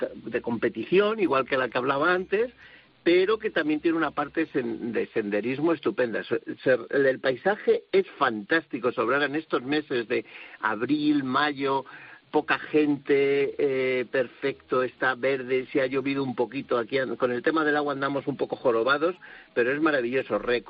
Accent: Valencian Community, Spain; yo en la Comunidad Valenciana, fíjate que soy muy de Alicante, muy de Valencia

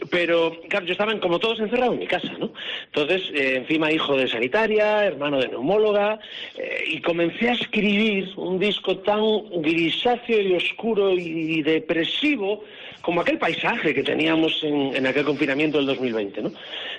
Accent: Galicia, Spain; a mí no hay cosa que me duela más como gallego, como norteño, mucha honra

